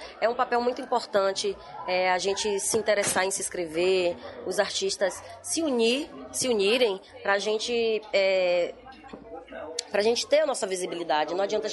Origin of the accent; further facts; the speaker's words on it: Bahia, Brazil; born there; Mas eu escolhi fazer aquilo onde eu nasci, né? Que é o samba chula, que é o samba do recôncavo.